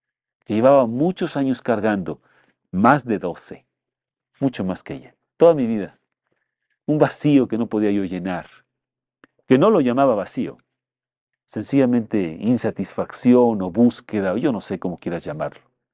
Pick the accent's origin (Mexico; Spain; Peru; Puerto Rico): Mexico; producto de nuestra propia insensatez como mexicanos, ¿verdad?